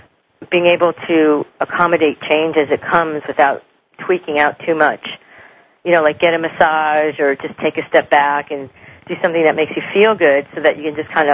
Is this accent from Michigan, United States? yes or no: yes; Detroit, Michigan, United States; born there; By the way, I was born in Detroit, Michigan.